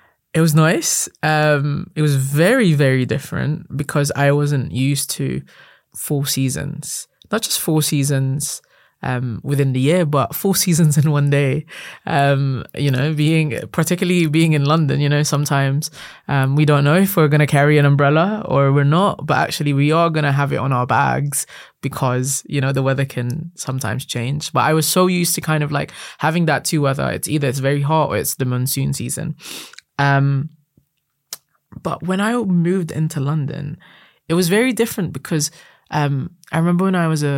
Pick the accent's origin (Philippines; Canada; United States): Philippines; Manila, Metro Manila; Growing up in Manila in the Philippines is very different. It's very manic.